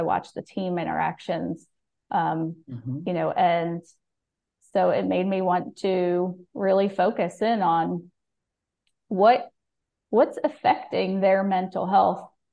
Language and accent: English; Pennsylvania, United States; I grew up in Pennsylvania in a soccer family, one of five kids.